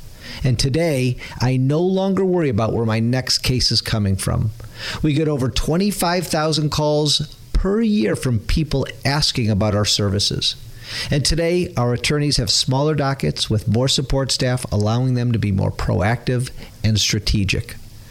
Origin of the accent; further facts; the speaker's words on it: Detroit, Michigan, United States; I'm from Detroit.